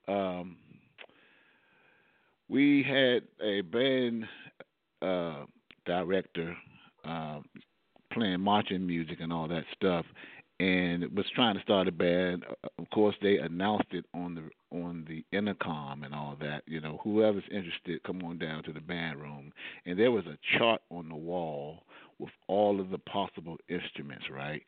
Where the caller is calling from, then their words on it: Washington, District of Columbia, United States; I am calling from Washington, D.C., the nation's capital.